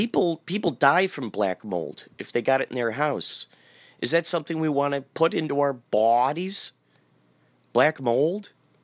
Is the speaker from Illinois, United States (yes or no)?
yes; Carol Stream, Illinois, United States; And it turns out, I grew up in Carroll Stream, Illinois. Carroll Stream.